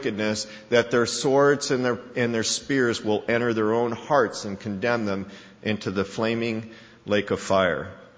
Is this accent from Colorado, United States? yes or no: yes; Colorado, United States; Growing up in Colorado, we'd see meadows up in the highlands of the Rocky Mountains